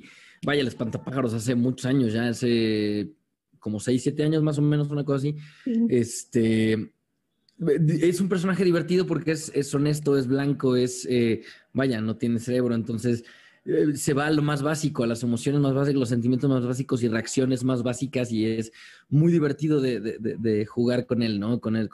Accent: San Luis Potosí, Mexico; now in Mexico City, Mexico; Yo me crié en San Luis Potosí, soy de la Ciudad de México, pero me crié en San Luis Potosí. Llevo casi 10 años desde que regresé de San Luis Potosí a la Ciudad de México para dedicarme 100% a la actuación.

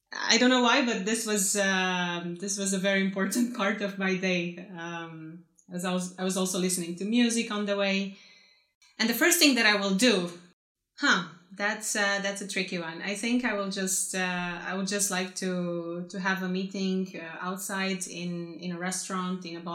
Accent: Bucharest, Romania; I come from Bucharest, Romania, and I am 28 years old.

